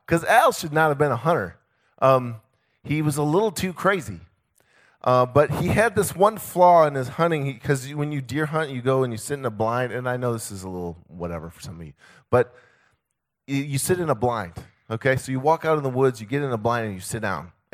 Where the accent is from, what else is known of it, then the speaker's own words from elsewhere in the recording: Michigan, United States; So I grew up in Michigan, okay? I'm pure Michigan, okay? And up in the northern middle, lower peninsula, whatever.